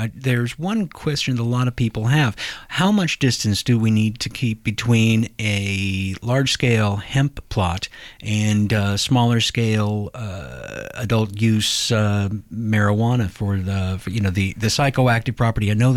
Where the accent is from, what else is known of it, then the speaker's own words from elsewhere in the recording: Iowa, United States; I'm from the Midwest as well, and I know for darn sure the Midwest has a great climate for growing hemp. It was a crop back in my home state of Iowa for many years